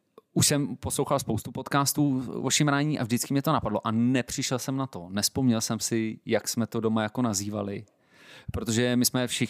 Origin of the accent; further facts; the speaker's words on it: Prague, Czechia; Takže jsem z Prahy, 35